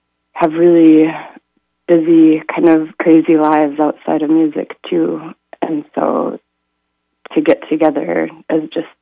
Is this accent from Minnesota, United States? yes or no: yes; Bemidji, Minnesota, United States; I'm from Bemidji, actually, so I'll be heading up to my home territory.